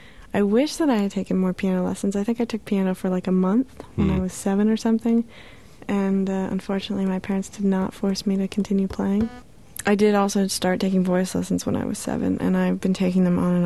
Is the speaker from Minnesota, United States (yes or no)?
no; Massachusetts, United States; yes, I am from Happy Valley. It's true.